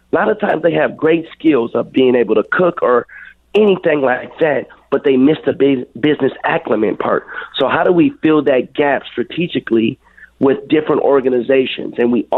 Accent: Minneapolis, Minnesota, United States; Like, I grew up on 26 and Cedar. So I spent a lot of my time growing up in Little Earth.

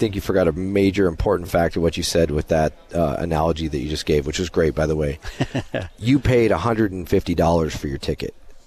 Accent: Bozeman, Montana, United States; I born and raised there.

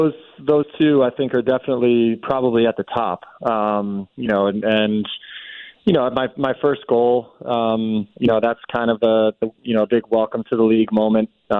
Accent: New Rochelle, New York, United States; I took it around my hometown in New Rochelle.

